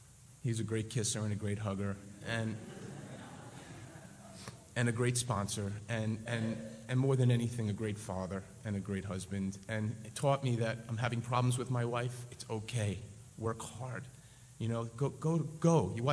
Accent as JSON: {"language": "English", "region": "New York", "country": "United States", "said": "because I'm from New York"}